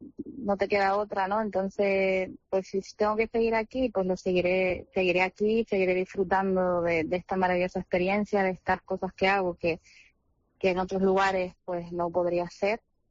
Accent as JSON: {"language": "Spanish", "region": "Canary Islands", "country": "Spain", "said": "buena oportunidad en Canarias, pues oye, bienvenido sea, me encantaría poder aportar mi granito de arena en mi tierra"}